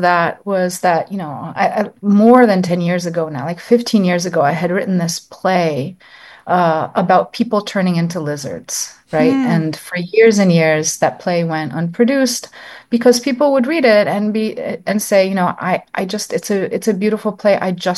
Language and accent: English; Florida, United States; I got a really unusually high level education in mathematics when I was growing up in South Florida.